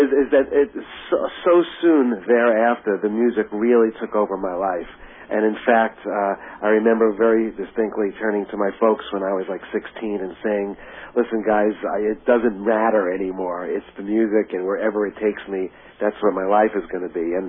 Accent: New York, United States; also born or lived in Florida; As a self-taught musician growing up in New York and then Florida

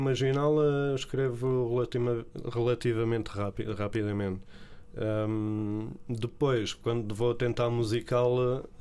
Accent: São Paulo, Brazil; now in Barreiro, Portugal; Lisboa, onde sempre trabalhei, no Barreiro sempre vivi lá, e São Paulo, que é a minha terra, já lá voltei em adulto.

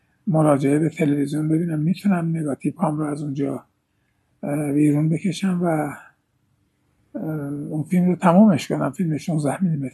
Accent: Ahvaz, Khuzestan, Iran; دوست داشتم راجع به شهر خودم اهواز چون این فیلم رو بسازم

